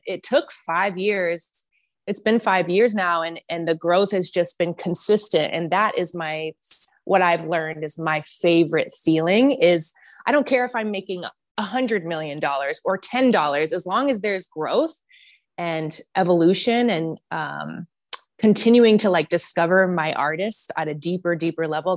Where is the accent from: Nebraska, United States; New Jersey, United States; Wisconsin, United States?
Nebraska, United States; So I grew up in Nebraska, which is in the middle of America. There's, you know, cows and church and really, really, really nice people.